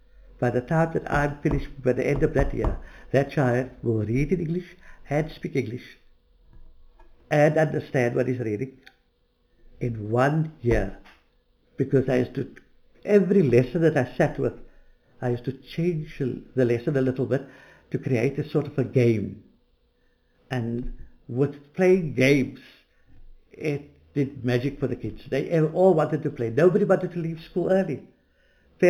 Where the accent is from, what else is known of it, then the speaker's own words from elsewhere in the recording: Cape Town, Western Cape, South Africa; born there; I was born in Grassy Park, here in Cape Town. In those days, I think people were born at home. We lived in Grassy Park for a few years.